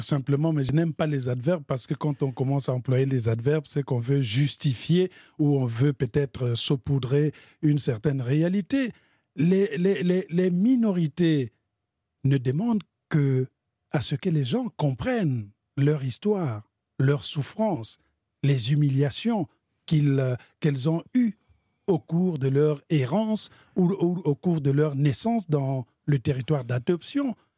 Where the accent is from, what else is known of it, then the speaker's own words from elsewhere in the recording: Republic of the Congo; Moi, je viens du Congo-Brazzaville. 342 000 km², c'est tout petit, mais on a la chance de bénéficier de l'océan Atlantique et du fleuve.